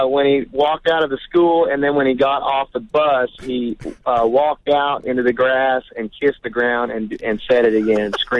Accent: Oklahoma, United States; There's a good chance, yeah, because I'm from Oklahoma, so I'm a cowboy at heart.

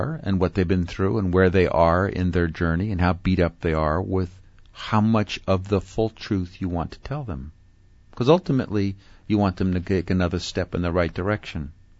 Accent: California, United States; Southern California.

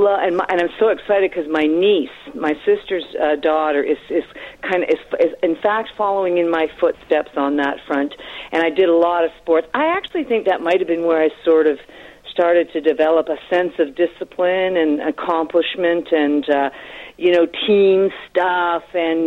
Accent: Canada; I don't know if it's as a Canadian, maybe you don't see that as much or something

